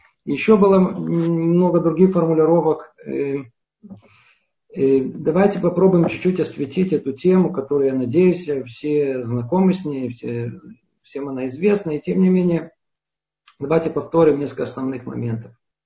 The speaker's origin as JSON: {"language": "Russian", "country": "Russia", "said": "мы, Балей Тшува, выходцы из России"}